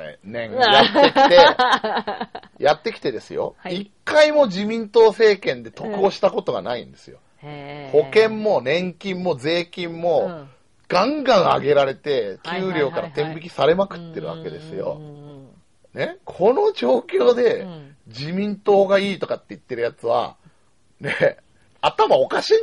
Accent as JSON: {"language": "Japanese", "region": "Saitama", "country": "Japan", "said": "まあ、自分で言うなら埼玉ですよ"}